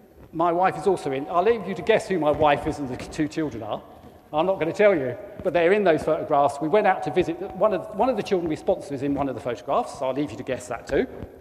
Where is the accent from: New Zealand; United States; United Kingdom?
United Kingdom; Bromley, London; born there; now in Shropshire, United Kingdom; Actually, my mum lives in Orpington. Know where Orpington is? Brilliant. Yeah, I wasn't born there. I was born in Bromley, actually.